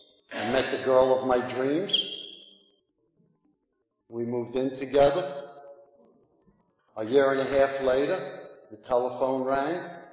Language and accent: English; Brooklyn, New York, United States; Growing up in Brooklyn, I'm unscarred by education. In Brooklyn, we thought Moby Dick was a venereal disease.